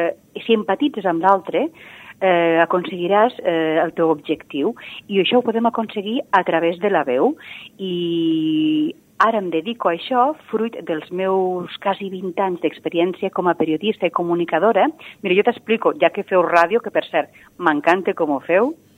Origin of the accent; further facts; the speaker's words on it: Lleida, Catalonia, Spain; tenia 18 anys, a Lleida, jo sóc de Lleida